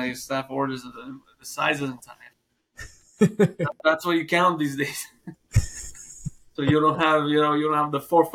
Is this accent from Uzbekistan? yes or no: yes; Uzbekistan; now in Queens, United States; I come from a fairly small community. I'm a Bukharian Jewish former Soviet Union. I'm from Uzbekistan, so it's a very small community of Jews from Soviet Union, mainly from the southern part.